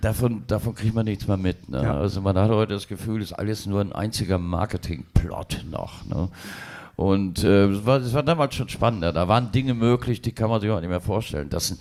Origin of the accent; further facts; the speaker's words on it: Hagen, North Rhine-Westphalia, Germany; Stadtteilfest in Wieringhausen, bei uns zu Hause in Hagen